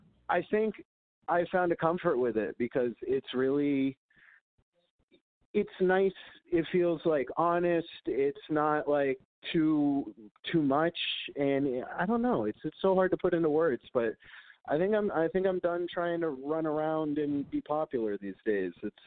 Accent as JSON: {"language": "English", "town": "Bryn Mawr", "region": "Pennsylvania", "country": "United States", "tie": "born there", "also_born_or_lived": "London", "said": "I was born in Bryn Mawr, so that's interesting."}